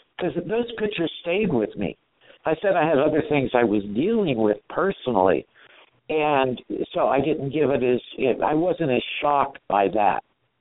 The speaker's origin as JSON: {"language": "English", "town": "San Francisco", "region": "California", "country": "United States", "tie": "born or raised there", "said": "I grew up in San Francisco, and I had parents, I had a mother, and grandparents and uncles"}